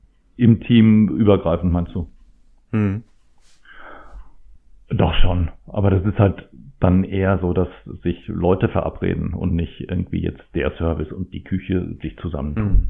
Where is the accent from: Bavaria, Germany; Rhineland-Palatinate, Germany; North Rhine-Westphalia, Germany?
Rhineland-Palatinate, Germany; born there; also ich bin ja auch in der Pfalz geboren.